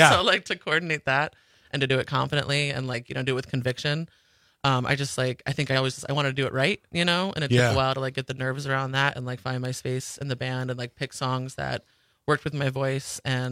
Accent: Sandwich, Illinois, United States; born or raised there

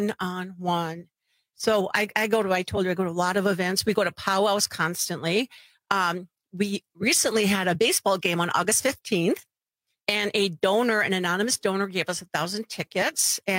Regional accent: Wisconsin, United States; I said, I'm from Wisconsin, Menominee Reservation, which is also a county. Yeah, I'm a citizen of Wisconsin and the United States.

